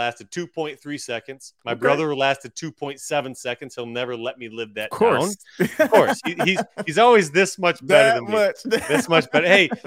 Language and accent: English; Gerry, New York, United States; So I grew up in Gary, New York, G-E-R-R-Y, Gary, New York.